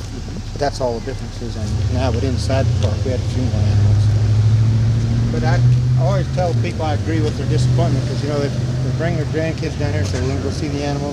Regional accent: Wyoming, United States; No, I moved down. I'm originally from Wyoming.

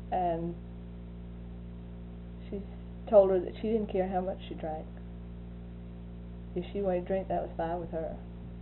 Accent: United States; And I don't push the fact that I'm American on anybody, and never did while I was over there.

